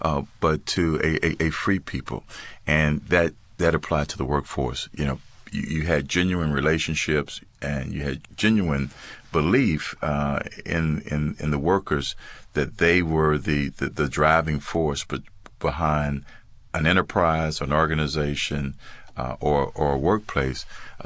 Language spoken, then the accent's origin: English; Cincinnati, Ohio, United States; I grew up in Cincinnati, and I grew up in a public housing community.